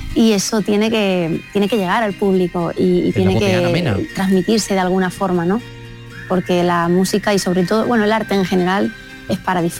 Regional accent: Málaga, Andalusia, Spain; me siento inmensamente orgullosa de ser de donde soy y por eso voy a todos lados con mi lema desde Málaga para el mundo.

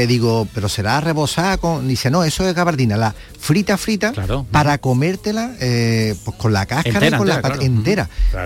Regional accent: Fuenteheridos, Andalusia, Spain; me voy a quedar con las castañas de la Sierra de Aracena y de mi pueblo Fuenterido

